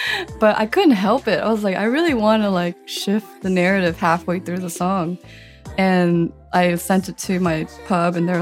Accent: United States; I'm Vietnamese American, so I went to a Vietnamese Catholic church.

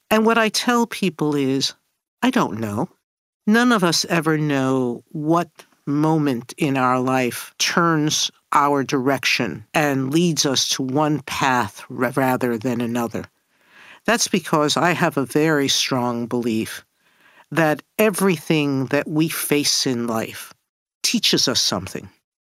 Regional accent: New York, United States; I was born and raised in New York. I'm a proud, proud American. But I'm also a very proud Puerto Riqueña.

